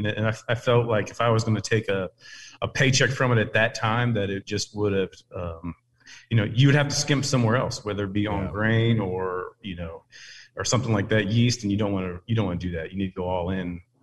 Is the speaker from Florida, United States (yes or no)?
no; Ohio, United States; I'm from Ohio, and some of the cities, there's 150 right there in that one city